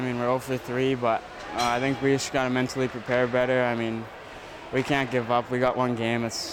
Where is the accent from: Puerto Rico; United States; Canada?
Canada; Hazelton, British Columbia; I'm from Hazleton, playing for Smithers.